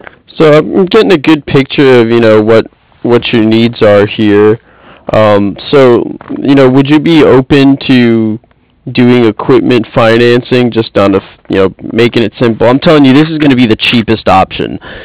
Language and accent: English; United States; I'm actually from New Jersey, New York area myself. I used to live in Inwood Park for a little bit.